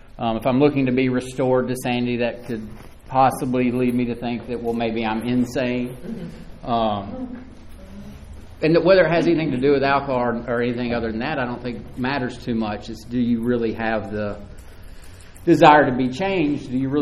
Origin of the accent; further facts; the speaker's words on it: Tennessee, United States; I am from Tennessee, y'all, sorry.